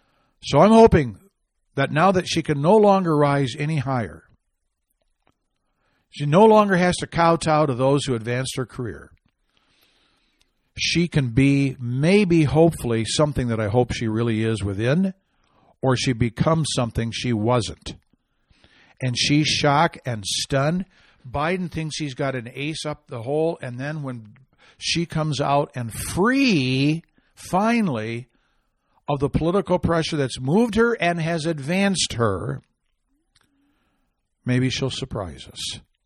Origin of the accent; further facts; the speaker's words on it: Washington, Michigan, United States; That's right, a town called Washington, Michigan. And I was particularly drawn because it's from my home state.